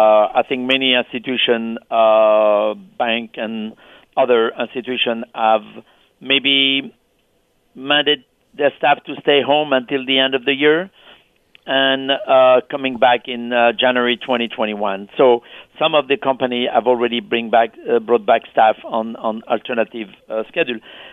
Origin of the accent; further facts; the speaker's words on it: France; now in New York, United States; And you know, I'm a New Yorker at heart. And if I'm going to leave the city, where am I going to go? Back to France in my small village?